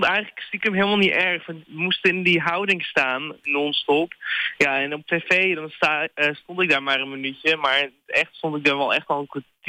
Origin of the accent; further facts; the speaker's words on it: Groningen, Netherlands; Want ik kom helemaal uit Groningen.